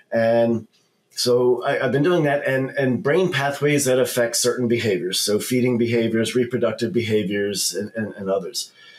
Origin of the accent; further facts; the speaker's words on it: Baltimore, Maryland, United States; And I'm originally from Baltimore City. And growing up, never even thought about farm animals until I turned 15 and the family moved out to a more rural area.